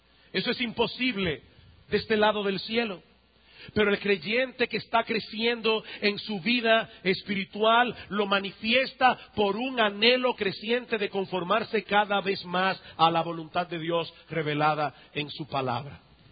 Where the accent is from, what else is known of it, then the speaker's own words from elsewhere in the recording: San Juan de la Maguana, San Juan, Dominican Republic; born there; Yo nací en San Juan de la Maguana. Como ustedes saben, en San Juan no hay playa.